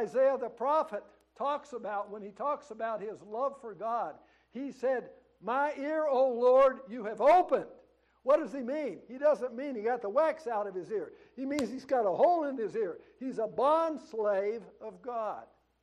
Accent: Kentucky, United States; also born or lived in Bloomington; But when I grew up in Kentucky, if you made it through the eighth grade, a number of people just got married after the eighth grade.

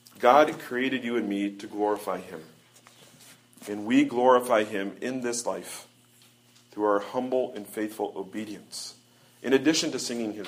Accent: United States; we may not be an official head of state, but as an American, we do represent America, the United States of America.

